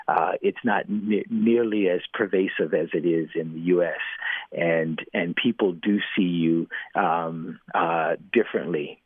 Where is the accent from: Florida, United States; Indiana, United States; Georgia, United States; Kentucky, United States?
Florida, United States; So they're deeply rooted, and growing up in the South as well, right? I know many people don't think of things as being as deep and entrenched in Florida as in other Southern states. But when you're native Floridian